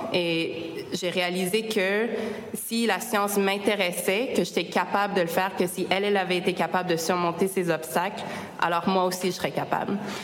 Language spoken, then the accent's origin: French; Montreal, Quebec, Canada; also born or lived in Calgary; Je suis moitié chilienne, moitié tchèque. Je suis née à Calgary, mais j'ai grandi pas mal toute ma vie à Montréal.